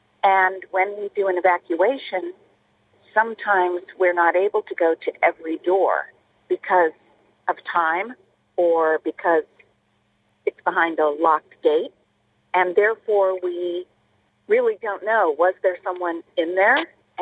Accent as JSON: {"language": "English", "region": "California", "country": "United States", "tie": "born or raised there", "said": "And it's not my particular home where I live, but it's my home, as you said, for generations of my family."}